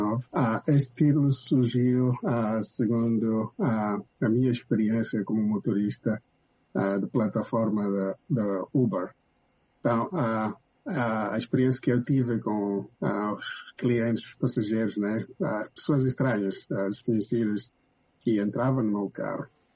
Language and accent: Portuguese; Mozambique; quando eu falava que eu sou de Moçambique